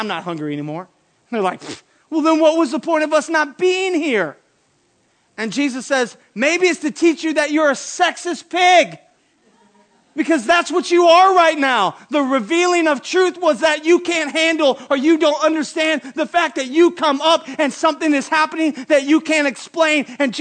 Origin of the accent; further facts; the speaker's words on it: Granite City, Illinois, United States; Sorry, I'm a Granite City guy.